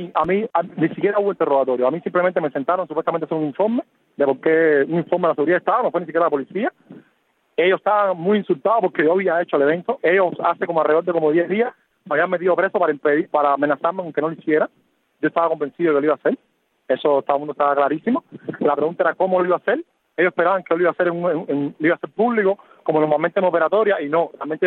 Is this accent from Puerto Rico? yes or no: no; Cuba; yo soy sumamente cubano